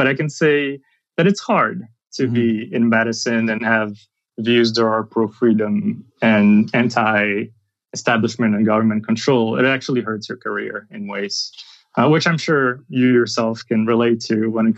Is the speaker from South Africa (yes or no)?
no; Brazil; I'm from Brazil.